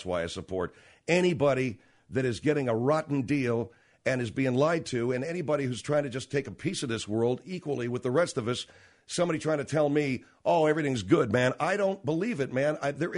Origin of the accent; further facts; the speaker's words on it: Los Angeles, California, United States; And I grew up in Los Angeles, where the neighborhoods are lily white or Asian or black, and never the twain shall meet.